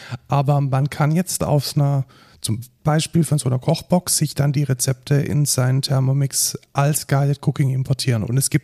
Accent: Baden-Württemberg, Germany; als Schwabe kann man Fuß und Bein nicht auseinanderhalten.

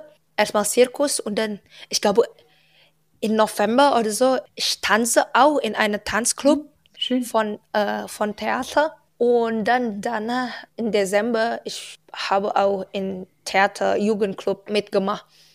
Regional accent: Indonesia; German is a second language; Ich komme aus Indonesien

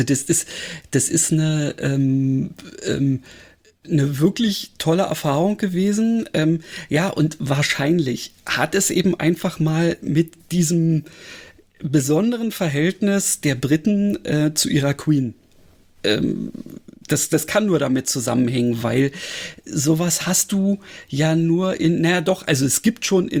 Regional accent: Berlin, Germany; da war es so, dass mich diese Stadt auch als Berliner, der ja nun, sagen wir mal, so Großstadt mit entsprechendem Verkehr gewöhnt ist

